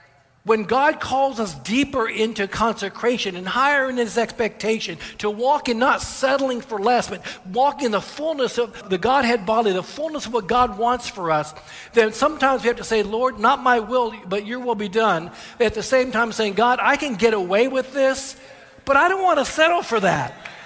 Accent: Houston, Texas, United States; maybe because I was from Houston.

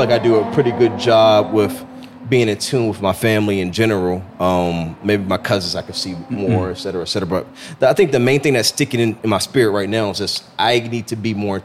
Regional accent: Williamsburg, Virginia, United States; I'm from Williamsburg, Virginia. Shout out to 757.

